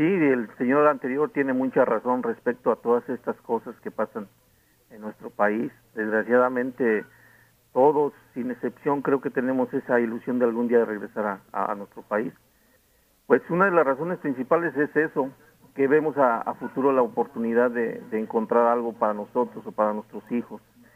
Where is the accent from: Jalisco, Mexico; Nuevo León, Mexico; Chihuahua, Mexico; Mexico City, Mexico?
Mexico City, Mexico; Yo soy del Distrito Federal